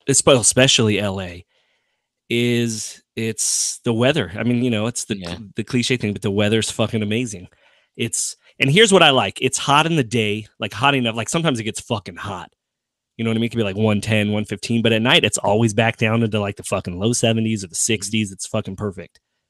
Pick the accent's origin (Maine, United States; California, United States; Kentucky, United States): California, United States; Los Angeles; So growing up in Los Angeles, plus I was young, for me, I mean, I don't want to say, I mean, obviously wherever you live shapes your life, but like it's shaped my whole life.